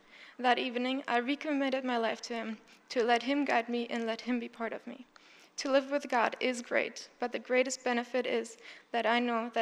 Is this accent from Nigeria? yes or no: no; Germany; I was born in Germany and grew up in a Christian home.